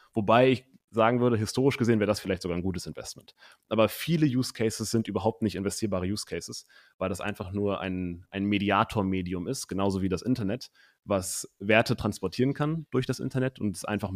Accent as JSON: {"language": "German", "region": "Hamburg", "country": "Germany", "said": "Ich komme aus Hamburg, bin jetzt gerade in Lübeck bei meiner Familie"}